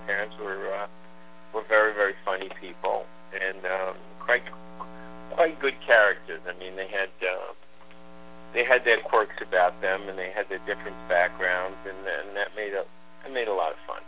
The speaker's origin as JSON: {"language": "English", "town": "Brooklyn", "region": "New York", "country": "United States", "tie": "born or raised there", "said": "the craziness of growing up in Sheepshead Bay, Brooklyn"}